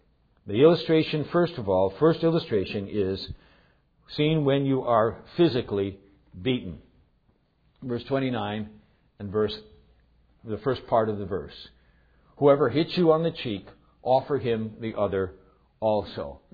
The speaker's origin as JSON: {"language": "English", "country": "Ireland", "said": "Now, me being an Irishman, I was taught to box when I was smaller."}